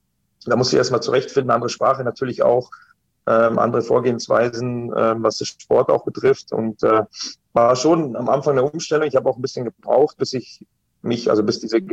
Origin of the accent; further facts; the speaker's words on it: Geltingen, Germany; moved away as an adult; also born or lived in Regensburg / Düsseldorf; du weißt ja, wo ich herkomme, 1500 Einwohnerdorf in Geltingen. Da war jetzt so der erste große Schritt eigentlich nach Regensburg. Da bist du zwar nur 1,5 Stunden weg vom Elternhaus, sage ich mal.